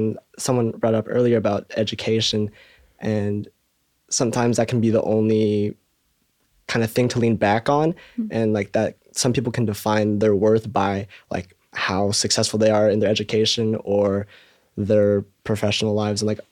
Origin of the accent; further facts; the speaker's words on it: Philippines; I'm Filipino. My mom was raised in Gimbal. It's a southern province.